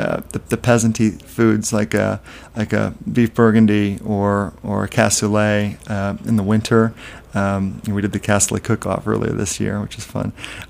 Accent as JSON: {"language": "English", "region": "Midwest", "country": "United States", "tie": "born or raised there", "also_born_or_lived": "South / Europe", "lives_now": "New York, United States", "said": "I'm a mishmash. I grew up in the Midwest and lived in the South, lived in Europe and now New York, so I guess I can turn on and off."}